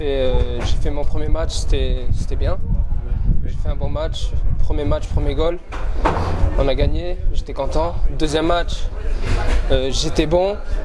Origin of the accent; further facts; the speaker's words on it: Saint-Tropez, Provence-Alpes-Côte d'Azur, France; born there; je suis né à Saint-Tropez, mais j'habite pas à Saint-Tropez exactement. J'habite. À 10 minutes, un quart d'heure Saint-Tropez.